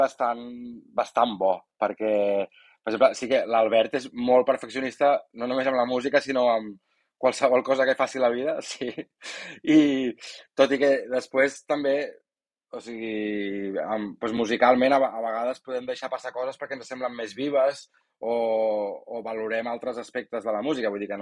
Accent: Catalonia, Spain; crec que som tots catalans, els músics

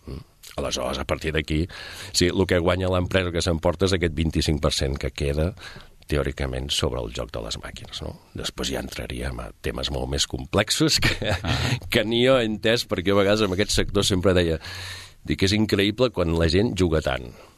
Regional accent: Terrassa, Catalonia, Spain; però sóc terrassenc, no tinc res a veure amb Sabadell, i sóc de Terrassa.

